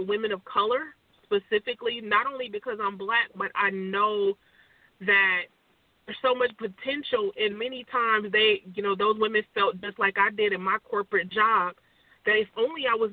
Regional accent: Compton, California, United States; Yeah. I'm from Compton, California, and that's always interesting to people because, you know

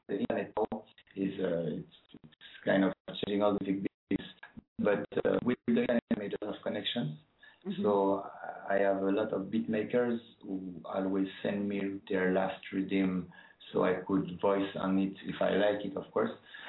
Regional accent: France; also born or lived in Rome, Italy; I was just born in Rome, but I was staying in France. My parents were just there when I was born.

